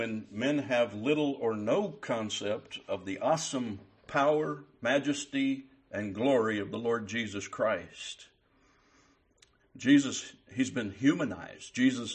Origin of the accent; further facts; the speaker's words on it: United States; And I can tell you, as an American, I can tell you, citizens of the United States of America don't understand much about this idea of reverence and respect.